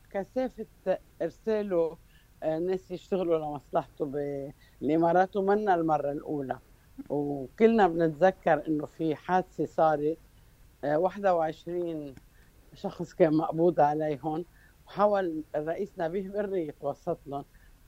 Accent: Lebanon; نحن كلبنانيه

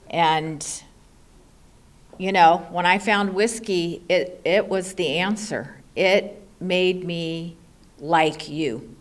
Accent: San Bernardino, California, United States; And like I said, we grew up in San Bernardino, and in the 1960s, there weren't, I'm 61, by the way

